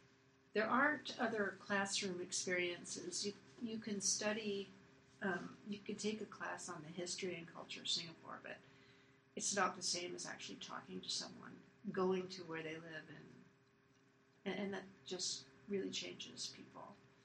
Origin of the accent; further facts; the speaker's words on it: Los Angeles, California, United States; also born or lived in San Francisco Bay Area; I grew up in Los Angeles. I grew up in the Bay. And then later in the Bay Area.